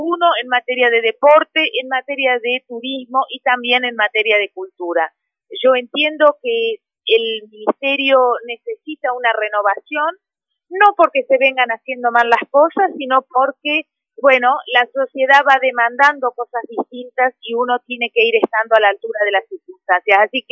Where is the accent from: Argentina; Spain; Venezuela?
Argentina; Bariloche, Río Negro; born there; en realidad nací en Bariloche y obviamente la principal actividad económica de nuestra región es el turismo.